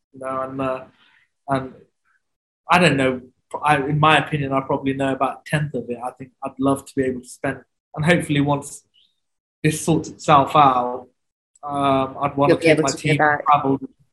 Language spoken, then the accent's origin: English; Aston, West Midlands, United Kingdom; the community that were, you know, growing up in Aston, you know, in the 90s, you know, all the other Bengali homes